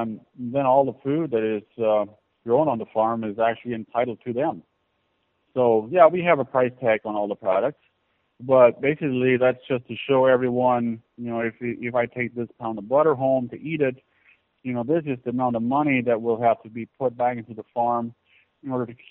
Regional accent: Ohio, United States; now in Wisconsin, United States; we grew up Amish, both me and my wife, and we left the Amish faith about 5 years ago. We moved out from Ohio, bought this 157 acres here in Wisconsin

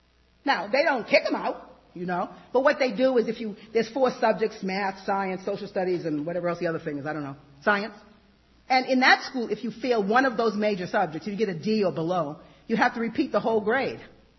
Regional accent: East Coast, United States; you know, I'm from the East Coast, so I'm a tough character, and I'm going to get what I want.

